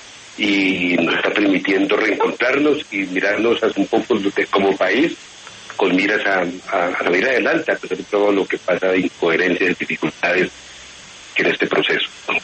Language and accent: Spanish; Colombia